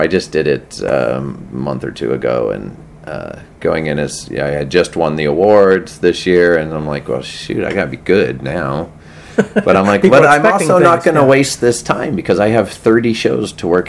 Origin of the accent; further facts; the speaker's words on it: Pueblo, Colorado, United States; I'm from Pueblo, which is about 2 hours south of Denver.